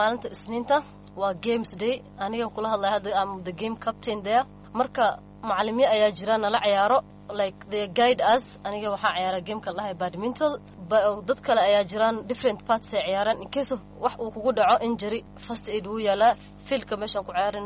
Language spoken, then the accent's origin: Somali; Garissa, Garissa County, Kenya; naftirkii Gaaris ayaan ka imaaday iskuulka. Markii aan bogay primary waxaan ku soo bogay magaalada Gaaris, waxaan imaaday Kajado.